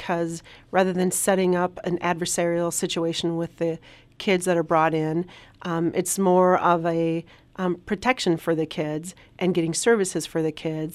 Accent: La Crosse, Wisconsin, United States; she's from Milwaukee, I'm from La Crosse. We're from opposite sides of the state.

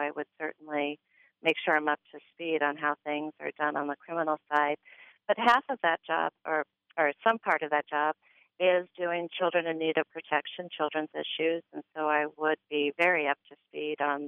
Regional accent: California, United States; moved away as an adult; also born or lived in Wisconsin; now in Ironwood, United States; I'm originally from California, and my husband and I moved to the Midwest over 26 years ago. And we steadily traveled upward. We lived in Wisconsin for a couple of years, and then we moved up to Ironwood, Michigan for the last over 10 years.

